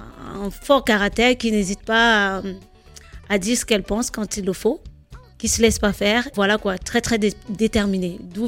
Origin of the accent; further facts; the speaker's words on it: Rwanda; now in Rouen, France; Je suis rwandaise, ouais. Oui, je suis rwandaise. On dirait pas, hein. Je suis un peu trop foncée pour quelqu'un qui vit dans le Nord.